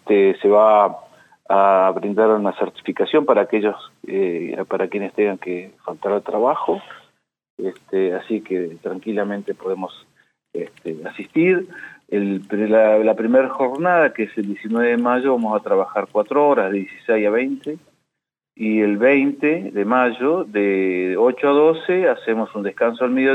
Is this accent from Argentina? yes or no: yes; Comodoro Rivadavia, Chubut, Argentina; estoy hace 40 años acá en la provincia, nací en Comodoro Rivadavia, de chico acá.